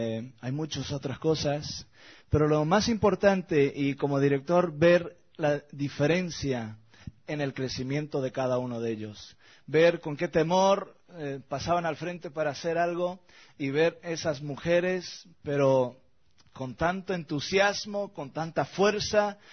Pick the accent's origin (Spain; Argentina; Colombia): Argentina; also born or lived in Norway; Somos del mismo país, aunque no parecemos, de Noruega, pero yo me crié en Argentina, también hijo de misioneros ahí